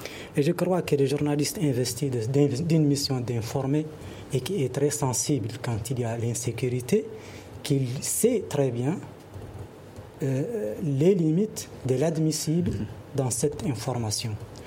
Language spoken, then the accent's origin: French; Mauritania; quand même chez nous en Mauritanie, ils font souvent des portes ouvertes sur l'armée